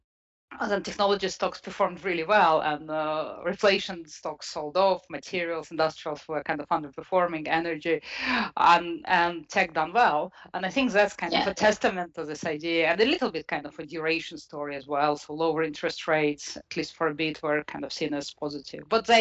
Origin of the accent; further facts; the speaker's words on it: Latvia; English is a second language; moved away; I come from Latvia and my family is in Latvia